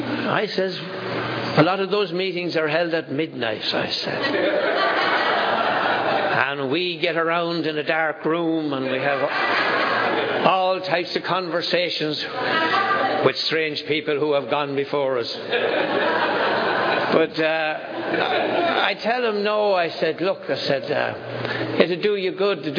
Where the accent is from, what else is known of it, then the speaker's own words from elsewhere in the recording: Ireland; growing up in Ireland, into the 60s, it was rock and roll and devil music and all that good stuff